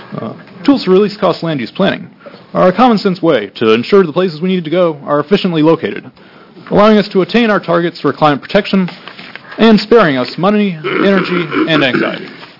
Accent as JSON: {"language": "English", "town": "Portland", "region": "Oregon", "country": "United States", "said": "thanks very much for the opportunity to testify today. I'm from Southeast Portland"}